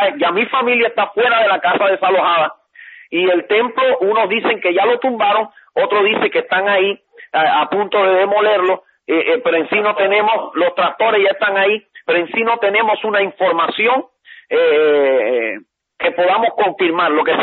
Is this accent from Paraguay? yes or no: no; Cuba; soy cubano, vivo en Cuba. Estoy acá de visita en Miami